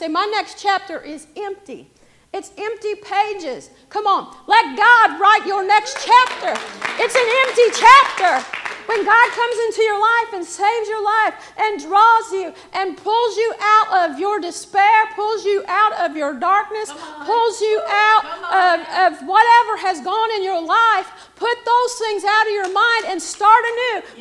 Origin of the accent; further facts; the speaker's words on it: Brownsburg, Indiana, United States; I was born in Lebanon Hospital. Amen. Right down the road here, the old Witham. That's how old I am. The old Witham. And these are my stomping grounds.